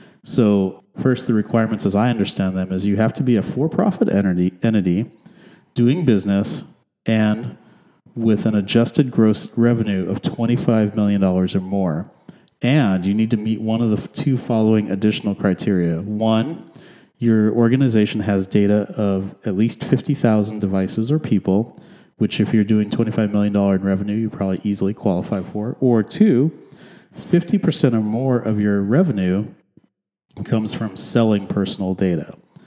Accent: California, United States; Or at least maybe I'm a Californian. I'm kind of centric in that way.

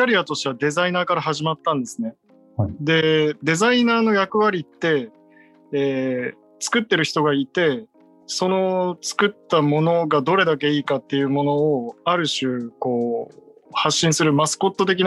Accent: Osaka, Japan; 僕出身が関西で、今地元が大阪なんですよ。

